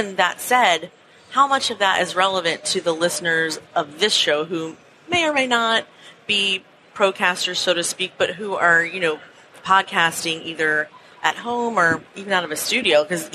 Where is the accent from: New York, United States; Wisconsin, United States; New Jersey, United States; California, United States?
New York, United States; Long Island; First, I grew up in Long Island